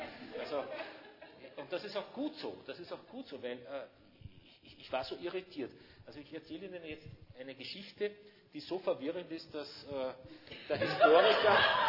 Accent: Austria; Ja, und dann bin ich da gestanden, so, als Österreicher.

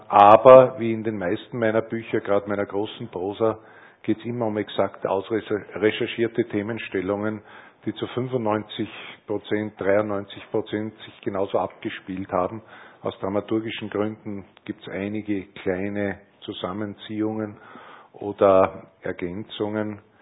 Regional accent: St. Pantaleon, Austria; komischerweise in St. Pantaleon, wo ich herkomme

